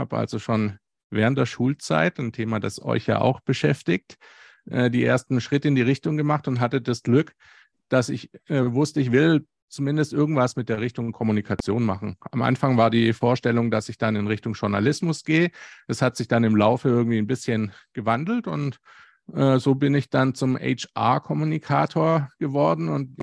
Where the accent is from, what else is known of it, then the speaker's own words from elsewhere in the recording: Stuttgart, Baden-Württemberg, Germany; born there; komme gebürtig aus Stuttgart.